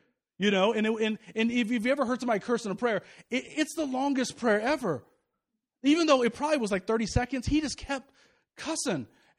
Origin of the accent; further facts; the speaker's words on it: St. Louis, Missouri, United States; I mean, I'm from St. Louis.